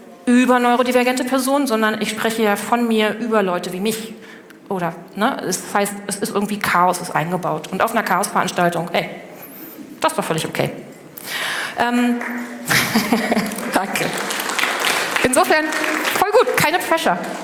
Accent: Berlin, Germany; born there; Ich bin aus Berlin, gebürtig aus Berlin

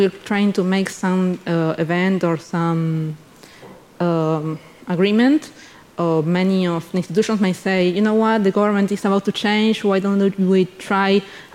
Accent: Buenos Aires, Argentina; English is a second language; since we come from Argentina, it's a big place.

